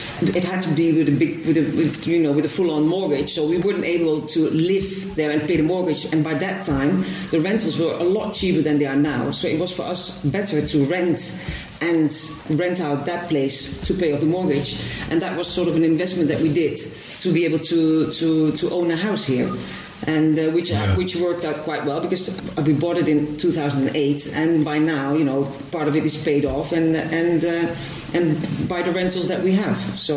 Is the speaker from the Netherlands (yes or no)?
yes; Netherlands; English is a second language; moved away as an adult; now in Frigiliana, Spain; So I lived there for 7 years, and I really liked living abroad. So not living in where I'm from Holland.